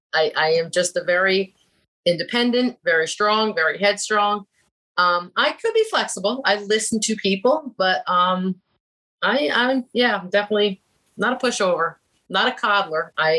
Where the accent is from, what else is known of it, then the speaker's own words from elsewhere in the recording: Metuchen, New Jersey, United States; I grew up in New Jersey, a little town, Metuchen, very small back in my day, very small, like less than 4,000 people.